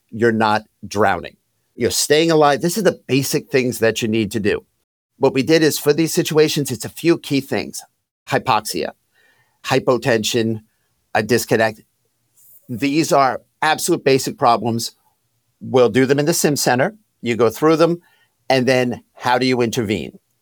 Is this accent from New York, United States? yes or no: yes; Long Island, New York, United States; I'm from Long Island, maybe not the new one.